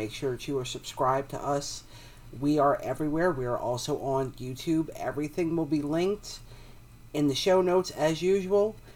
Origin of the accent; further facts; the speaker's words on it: Louisiana, United States; I'm not officially from New Orleans. I am from outside of New Orleans. I grew up in the suburbs, where not a whole lot has happened. I grew up in a very boring town.